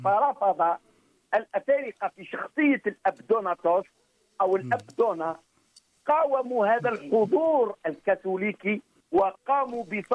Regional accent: Algeria; هذه مسألة الأبولوجيا هي مسألة فنية وجمالية أصيلة داخل وعينا كجزائريين

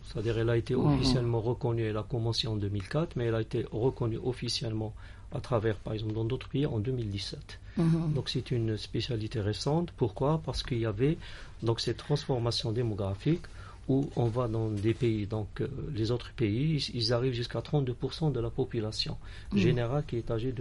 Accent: Algeria; chez nous en Algérie, nous avons cet avantage

